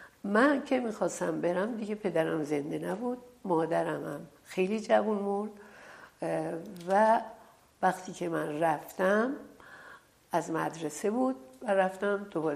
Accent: Torbat-e Heydarieh, Razavi Khorasan, Iran; also born or lived in Mashhad; بعد اون شهر که تربت ایدریه بود دبیرستان نداشت، رفت مشهد که دبیرستان داشته باشه.

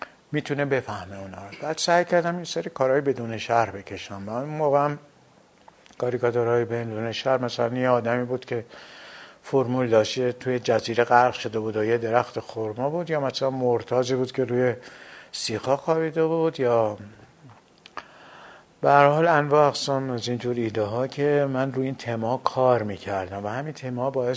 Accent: Iran; هیچ دلیلی نمیدیدم حالا چون من ایرانی هستم چرا نباید دنیا کار کنم

